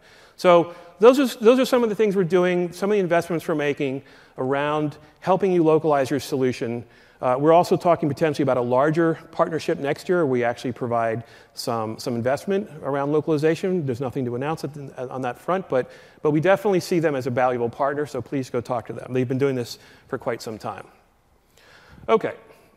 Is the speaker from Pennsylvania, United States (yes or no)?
yes; Philadelphia, Pennsylvania, United States; How you doing? Because I'm from Philly.